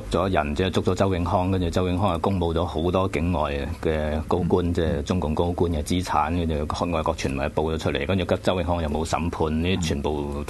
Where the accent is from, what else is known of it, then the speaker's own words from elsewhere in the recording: Guangdong, China; 佢又唔知道我係廣東人係避忌嗰個舌字嘅